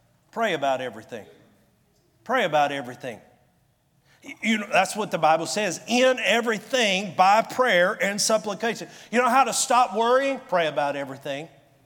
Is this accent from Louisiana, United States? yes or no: no; Georgia, United States; Now, y'all help me out. I'm from Georgia.